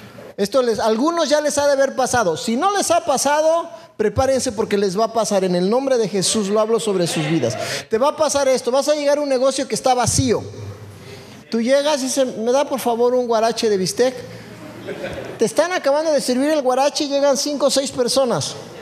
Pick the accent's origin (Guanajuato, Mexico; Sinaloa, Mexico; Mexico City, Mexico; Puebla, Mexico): Mexico City, Mexico; San Juan de Aragón; Porque, hermanos, no vengo del Pedregal de San Ángel. Vengo desde la mismísima Morelos, San Juan de Aragón.